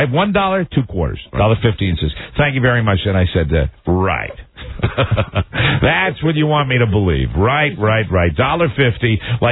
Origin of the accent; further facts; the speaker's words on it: Ireland; I'm Irish, you know